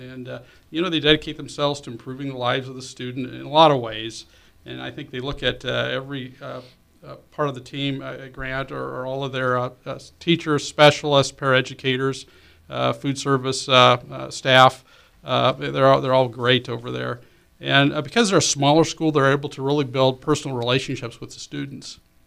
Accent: Fremont, Nebraska, United States; I was born and raised here in Fremont. So is my wife. We raised our kids here, and Fremont's always been our home.

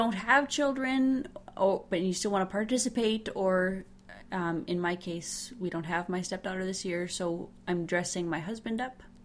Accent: Montreal, Quebec, Canada; See, I grew up in Montreal, and it was not maybe minus 10, but it was like minus 5. I did a lot of snowsuit trick-or-treating.

